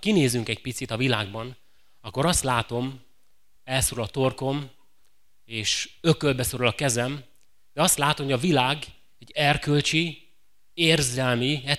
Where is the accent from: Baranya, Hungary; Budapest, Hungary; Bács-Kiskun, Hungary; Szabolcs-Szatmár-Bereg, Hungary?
Szabolcs-Szatmár-Bereg, Hungary; nyílt császáriban nevelkedtem, amikor a nagypapám, aki juhász volt, befogott a tehénszekérbe, bementünk a vásárba, Nyírbátorba, gyalog